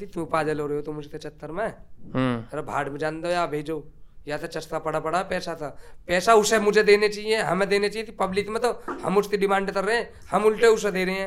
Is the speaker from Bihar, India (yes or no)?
no; Noida, Uttar Pradesh, India; मंत्री भैया हम नोएडा के रहने वाले हैं जहाँ बहलोलपुर थे और यादवन तो छेत्तर पड़ता है